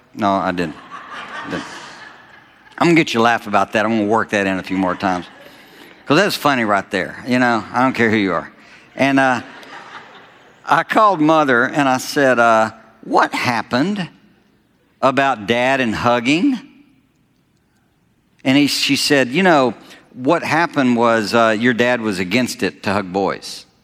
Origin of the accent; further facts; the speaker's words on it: Alabama, United States; it dawned on me that where I grew up in Alabama, we guys told jokes